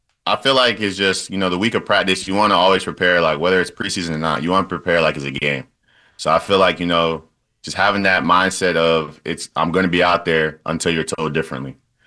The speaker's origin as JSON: {"language": "English", "town": "Boston", "region": "Massachusetts", "country": "United States", "tie": "born or raised there", "said": "growing up in Boston, you definitely watched a lot of the Patriots."}